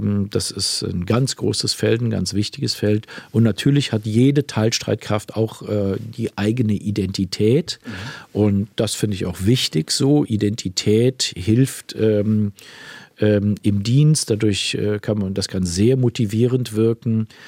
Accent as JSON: {"language": "German", "region": "North Rhine-Westphalia", "country": "Germany", "said": "Ich komme aus der Gegend von Aachen."}